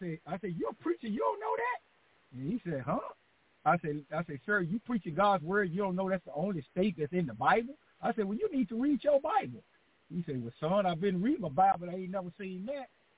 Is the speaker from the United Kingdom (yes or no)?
no; Dallas, Texas, United States; growing up in Dixon Circle down here in Dallas, Texas